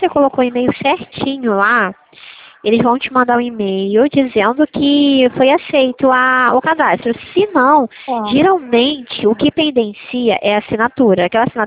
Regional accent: Rio de Janeiro, Brazil; Eu sou daqui de Santa Cruz, da Zona Oeste.

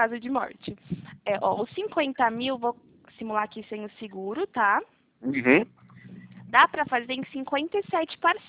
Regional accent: Botucatu, São Paulo, Brazil; born there; É que eu sou nascida em Botucatu, é próxima aí da região.

